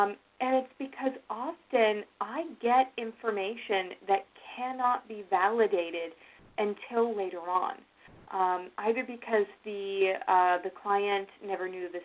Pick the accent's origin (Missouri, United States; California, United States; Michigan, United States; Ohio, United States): Ohio, United States; I'm a transplant from Ohio, if you couldn't tell by my accent